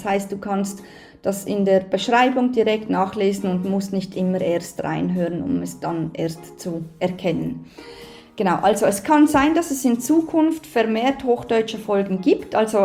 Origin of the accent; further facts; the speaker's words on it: Switzerland; first language Swiss German; ich bin Schweizerin, vielleicht hört man das. Ich glaube schon. Genau, Schweizerdeutsch ist meine Muttersprache